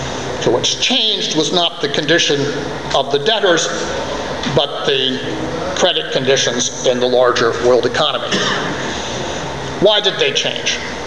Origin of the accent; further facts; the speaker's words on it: Texas, United States; As an American, it's a particular privilege for me to have a role in these discussions, and I also need to say that as a Texan